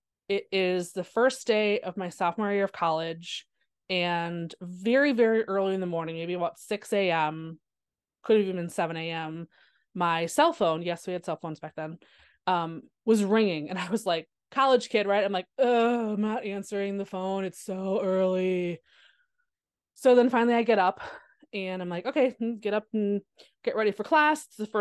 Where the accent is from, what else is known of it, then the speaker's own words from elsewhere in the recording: Wisconsin, United States; I'm born and raised in Wisconsin.